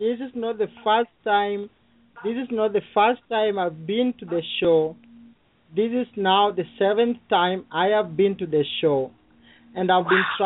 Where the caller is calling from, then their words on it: Kenya; English is a second language; And I am calling from Kenya.